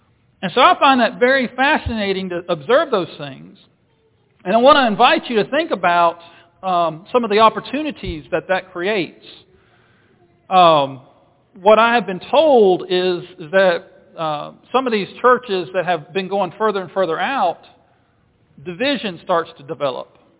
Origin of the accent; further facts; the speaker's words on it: Nashville, Tennessee, United States; But that's where I was born and raised, was in the Nashville area.